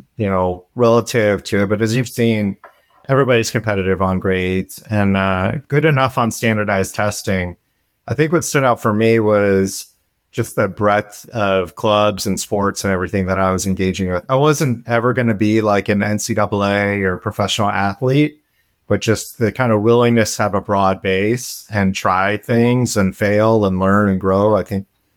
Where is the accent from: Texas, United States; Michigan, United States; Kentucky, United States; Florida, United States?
Florida, United States; Tallahassee; born there; also born or lived in Germany; I grew up in an Army family. And so originally I'm from a nomad. I was born in Tallahassee, Florida, when my dad was there for his master's degree.